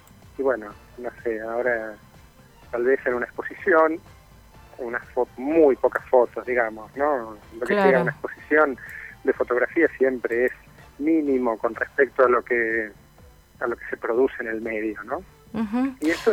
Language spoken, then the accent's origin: Spanish; La Plata, Buenos Aires Province, Argentina; now in Buenos Aires, Argentina; yo vivo en Buenos Aires, pero soy platense y cuando voy a La Plata veo como muchas cosas